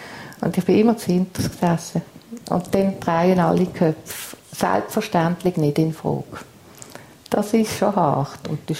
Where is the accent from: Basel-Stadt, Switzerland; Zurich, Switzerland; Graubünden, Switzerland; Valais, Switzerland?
Basel-Stadt, Switzerland; Basel; Also als Teenager in Basel damals, das war noch spannend gewesen.